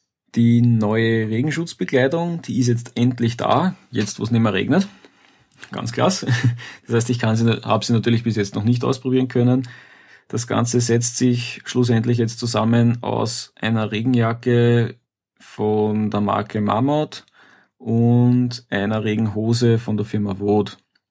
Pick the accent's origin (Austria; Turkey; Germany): Austria; Hochwasser war ziemlich massiv, sowohl bei uns in Österreich als auch in Deutschland.